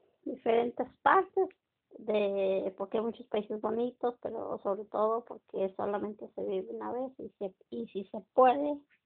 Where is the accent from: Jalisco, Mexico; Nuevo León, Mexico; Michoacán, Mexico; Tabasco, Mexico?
Jalisco, Mexico; Tequila; born there; En Tequila, Jalisco, el pueblo mágico.